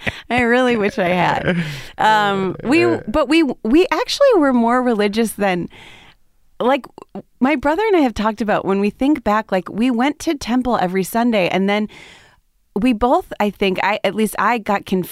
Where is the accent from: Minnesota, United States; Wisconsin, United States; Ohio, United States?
Ohio, United States; Cleveland; In Cleveland, a suburb of Cleveland.